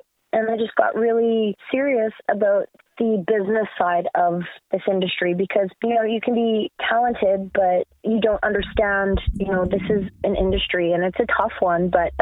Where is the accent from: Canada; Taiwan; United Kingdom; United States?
Canada; I'm a Canadian recording artist